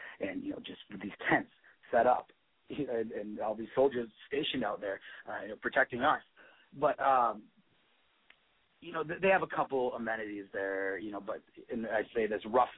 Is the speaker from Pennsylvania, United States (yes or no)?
no; Minnesota, United States; You know, I'm from America, so it brought them back to America. We had a bunch of, you know, I grew up in Minnesota, so we had a bunch of Minnesota soldiers out there